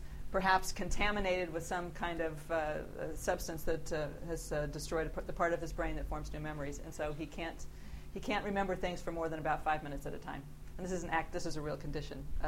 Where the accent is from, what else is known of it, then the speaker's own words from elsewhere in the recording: United States; I'm an American. I'm living here.